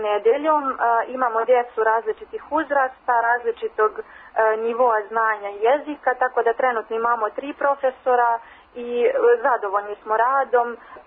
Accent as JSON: {"language": "Serbian", "town": "Ivanjica", "region": "Moravica District", "country": "Serbia", "moved": "as an adult", "lives_now": "New York, United States", "said": "Ja sam došla iz Ivanjice direktno u Njujork i nisam se pokajala."}